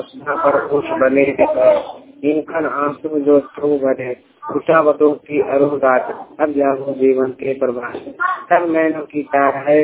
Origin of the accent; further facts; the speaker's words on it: Uttar Pradesh, India; मेरा उम्र 16 साल है। मैं गोरखपुर प्राइमरी स्कूल लाल डिग्री से बात कर रहा हूँ। मेरा जिला है सिद्धार्थ नगर, ग्राम किसान, पोस्ट उदय राजगंज, तहसील सोहतगढ़।